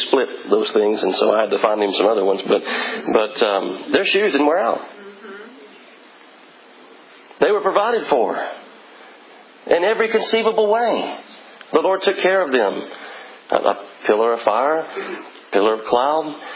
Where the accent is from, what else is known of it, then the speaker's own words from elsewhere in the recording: Texas, United States; See, I'm from Texas, so shellfish and things like that don't really kind of usually end up on my plate